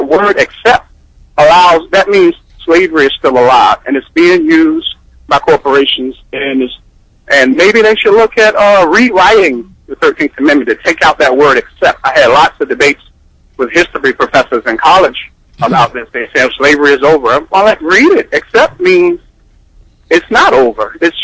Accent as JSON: {"language": "English", "region": "Virginia", "country": "United States", "lives_now": "Baltimore, United States", "said": "Yeah, I'm from southeastern Virginia"}